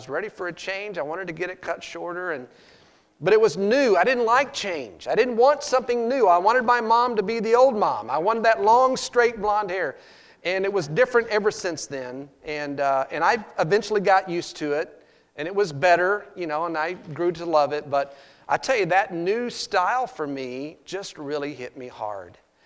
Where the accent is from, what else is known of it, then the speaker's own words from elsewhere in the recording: Texas, United States; And growing up in Texas, you know, and my mom